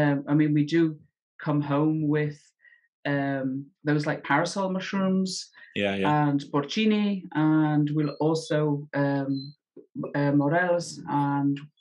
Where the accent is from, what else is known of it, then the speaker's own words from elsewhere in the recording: Liverpool, North West England, United Kingdom; I don't know if I told you, I'm from Liverpool.